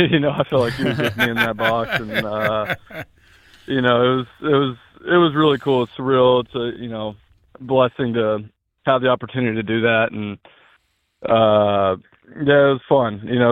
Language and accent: English; Alpine, California, United States; You know, growing up in Alpine, my dad was a big baseball fan, big Padre fan.